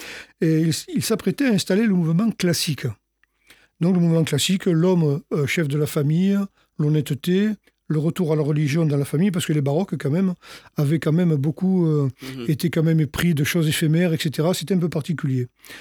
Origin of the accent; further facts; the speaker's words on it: Aix-en-Provence, Provence-Alpes-Côte d'Azur, France; born there; Oui, parce que je suis né à Aix-en-Provence